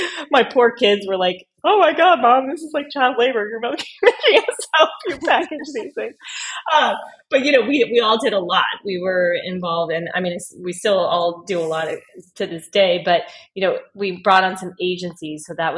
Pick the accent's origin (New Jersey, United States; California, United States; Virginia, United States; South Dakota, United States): California, United States; San Diego; a girlfriend of mine that I used to do ballet with growing up in San Diego helped us in the beginning